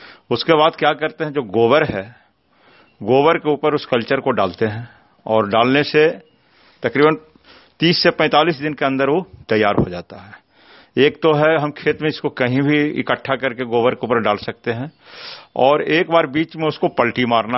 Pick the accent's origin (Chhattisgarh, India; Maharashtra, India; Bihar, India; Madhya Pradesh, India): Bihar, India; Nagarnausa; ग्राम नगरनौसा, थाना नगरनौसा, जिला नालंदा की निवासी हूं।